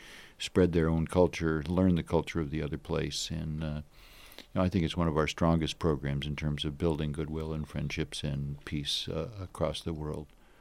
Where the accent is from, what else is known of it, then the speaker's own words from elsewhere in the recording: Anchorage, Alaska, United States; I am from Anchorage.